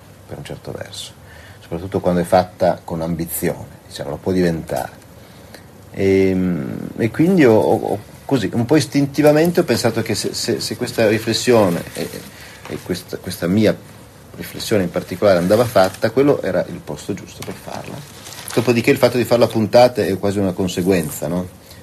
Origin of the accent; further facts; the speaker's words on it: Turin, Piedmont, Italy; ma insomma non lo farei mai da buon torinese